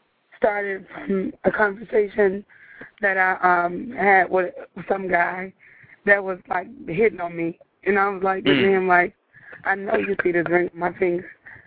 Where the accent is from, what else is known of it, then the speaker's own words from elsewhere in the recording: Chicago, Illinois, United States; now in Texas, United States; As I just said, I'm originally from Chicago. Right now, I reside in Texas.